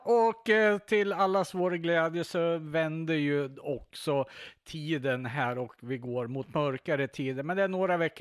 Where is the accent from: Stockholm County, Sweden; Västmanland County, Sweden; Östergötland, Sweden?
Västmanland County, Sweden; Köping; jag var i Köping, min hemstad